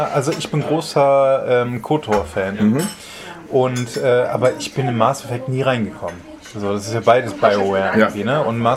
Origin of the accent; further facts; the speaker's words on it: Ukraine; ich meine, als Ukrainer